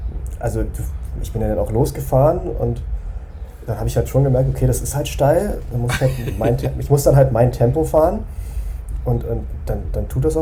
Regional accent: Berlin, Germany; Ich komme ja aus Berlin, ne? Da ist ja eigentlich nichts mit Bergen.

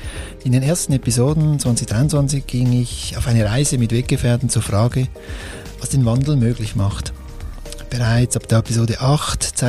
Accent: Switzerland; first language Swiss German; ich wechsle jetzt auf Schweizerdeutsch, weil das ist unsere Muttersprache

